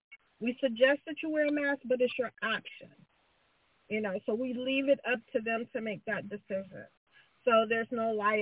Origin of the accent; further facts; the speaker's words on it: Ohio, United States; I'm from Ohio.